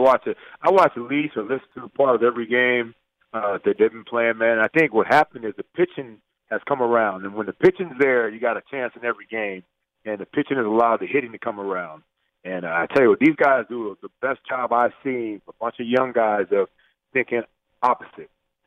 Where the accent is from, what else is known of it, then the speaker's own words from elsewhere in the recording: Ohio, United States; I ended up, when I grew up in Ohio, and we played, I played against Pete Rose Jr. and Ken Griffey Jr.